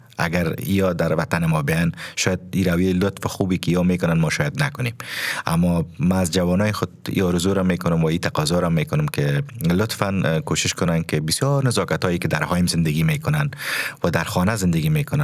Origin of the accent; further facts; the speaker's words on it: Afghanistan; now in Germany; یک کشور خوبی است، وطنم از دوستش دارم